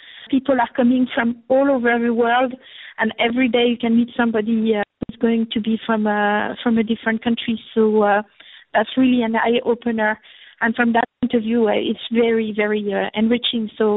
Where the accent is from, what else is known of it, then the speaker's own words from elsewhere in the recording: France; English is a second language; I'm French, so with my accent, it's very different from what we do in the Middle East.